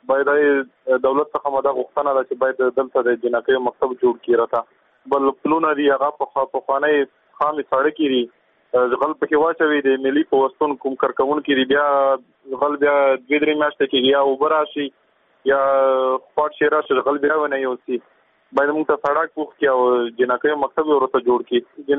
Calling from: Zabul, Afghanistan; د زابل ولایت اوسیدونکی یم.

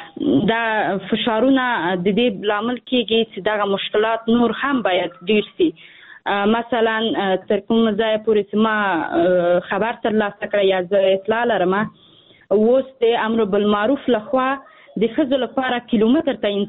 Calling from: Afghanistan; او دا څنګه چې مثلا که زه هم اوسم بېله شکه زه په داخل د افغانستان کې یم

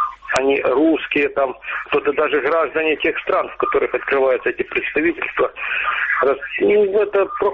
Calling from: Krasnodon, Luhansk Oblast, Ukraine; Я звоню с неподконтрольной Украине территории, город Краснодон.

